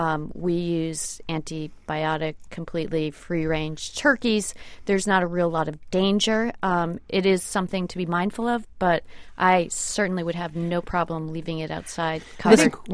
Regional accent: New England, United States; seeing where I'm from New England, and it is a part of our history.

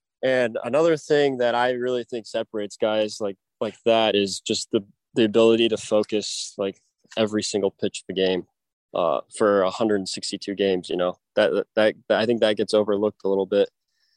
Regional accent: San Diego, California, United States; I grew up in California, San Diego, so kind of that beach guy.

